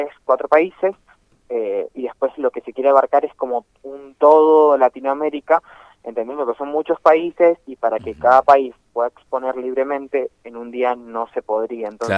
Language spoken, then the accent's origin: Spanish; San Rafael, Mendoza, Argentina; cómo atendemos nosotros también como argentinos, como mendocinos y como san rafaelinos